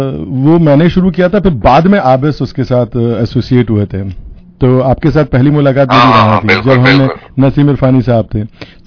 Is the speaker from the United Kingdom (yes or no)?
no; Hyderabad, Sindh, Pakistan; मैं हैदराबाद, मैं भी हैदराबाद से हूँ।